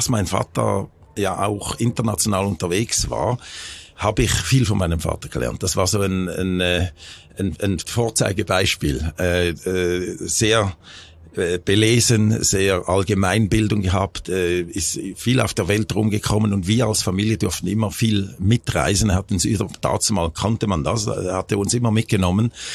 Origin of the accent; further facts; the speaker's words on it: Schaffhausen, Switzerland; bin der Letzte, der in Amerika auf die Welt gekommen ist und habe tatsächlich auch nur ein Jahr in Amerika gewohnt. Also ich bin geboren und nach einem Jahr sind sie dann zurück in die Schweiz, nach Schaffhausen, da wo ich aufgewachsen bin, gegangen